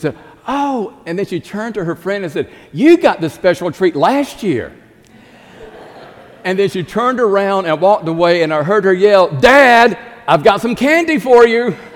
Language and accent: English; Ninety Six, South Carolina, United States; Due West is about 30 minutes away from my hometown of 96, and when I was growing up, I heard about Dr. Leith.